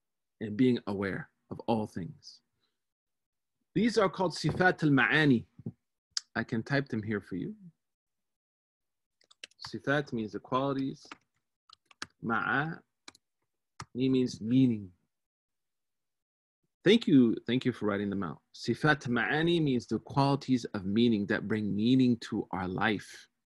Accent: New York, United States; I am from New York, yes, but I'm not currently in New York right now.

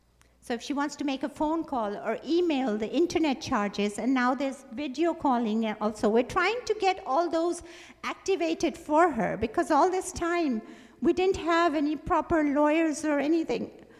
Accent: Pakistan; coming from Pakistan is not easy.

